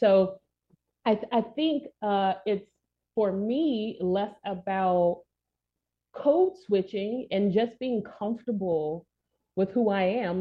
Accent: Alabama, United States; I'm originally from Alabama, and those Southern, you know, traditions and rules were very much instilled within me.

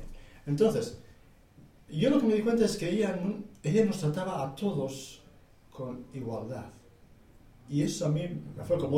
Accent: Eibar, Basque Country, Spain; Yo soy de Eibar, Guipúzcoa, en la provincia de Guipúzcoa, de San Sebastián.

